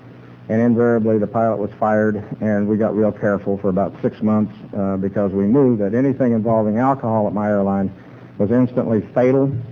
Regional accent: Wichita, Kansas, United States; now in Georgia, United States; even though I'm introduced from Georgia, I grew up in the Kansas and Oklahoma area. I was born in September of 1938

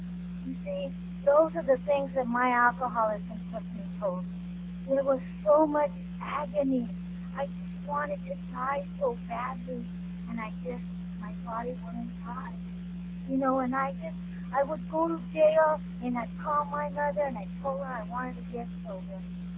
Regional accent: California, United States; I'm from Orange County in L.A. There's nothing but sand and tumbleweed.

